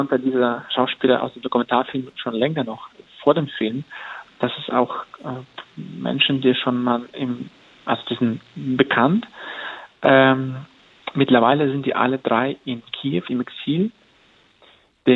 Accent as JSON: {"language": "German", "country": "Afghanistan", "said": "Afghanistan gedreht haben. Und wenn mir noch jemand das vor 2, 3 Jahren gesagt hätte, dass ich zu Hause in meiner Heimat in solchen Umständen drehen würde"}